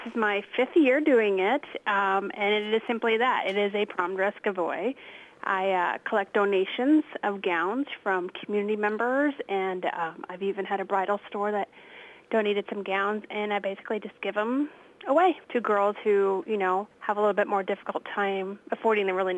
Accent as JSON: {"language": "English", "town": "Wayland", "region": "Iowa", "country": "United States", "said": "I'm from Wayland, so obviously I include the Waco School District, but I get the word out to Washington and Winfield, Mount Pleasant, all the other surrounding schools."}